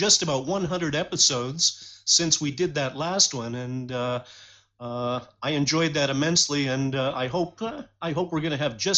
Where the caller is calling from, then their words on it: London, Ontario, Canada; I'm calling in from London, Ontario, Canada. And this is where I've been living for a few decades now, and I'm kind of surrounded by the Great Lakes, very close to Michigan.